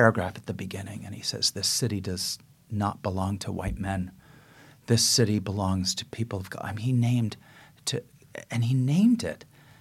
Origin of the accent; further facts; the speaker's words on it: San Francisco, California, United States; I grew up on the west side.